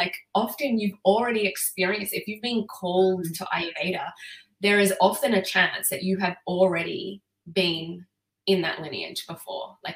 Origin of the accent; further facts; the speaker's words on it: Burleigh Heads, Queensland, Australia; I said, oh, just Burleigh Heads. And she's, no, like, where are you actually from? And I was like, yeah, like, oh, do you mean where I was born? I was born in Australia. I'm like, Australian.